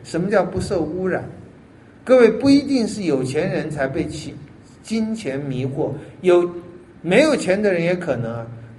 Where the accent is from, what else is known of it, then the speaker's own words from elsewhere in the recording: Taiwan; 以前都讲到我们台湾人这样